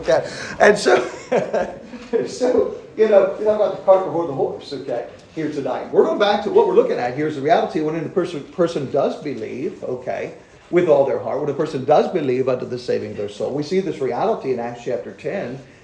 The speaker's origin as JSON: {"language": "English", "region": "Pennsylvania", "country": "United States", "accent": "Southern Pennsylvania", "said": "You can obviously tell that I don't have the right accent. Okay. I speak like I'm from Southern Pennsylvania."}